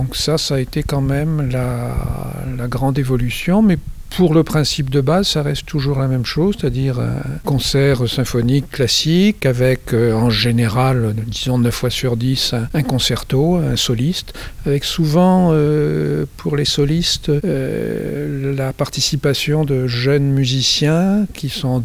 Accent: Brest, Brittany, France; à l'école de musique de Brest, puisque je suis originaire de Brest, et puis ensuite j'ai continué à Rennes, au conservatoire.

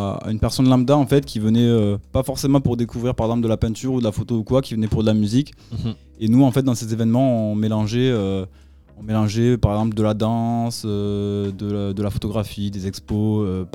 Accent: Tonneins, Nouvelle-Aquitaine, France; Je viens d'une petite contrée du Lot-et-Garonne qui s'appelle Tonins, ou Tonin pour certaines personnes.

